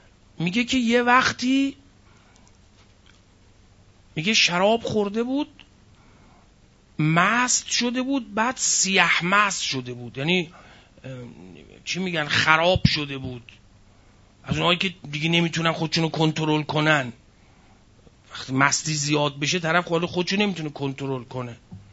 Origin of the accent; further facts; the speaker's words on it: Iran; گفتیم آقا ما ایرانیم